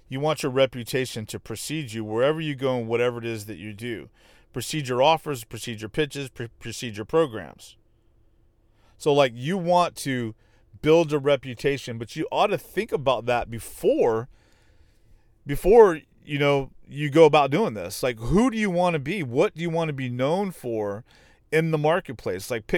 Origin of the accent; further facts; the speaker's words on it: Texas, United States; I'm from Texas, all right, Texas.